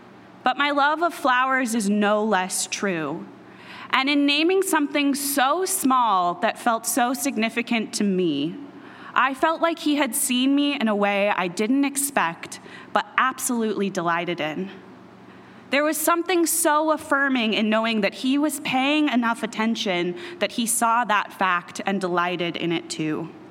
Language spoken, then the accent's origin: English; Pacific Northwest, United States; now in Chicago, United States; I'm a white woman, I'm a Christian, I live in Chicago, I'm from the Pacific Northwest.